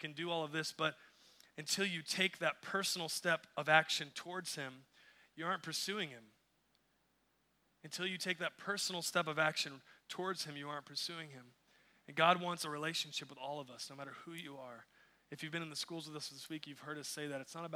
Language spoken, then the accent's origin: English; Texas, United States; We're from Texas, right, where it is hot.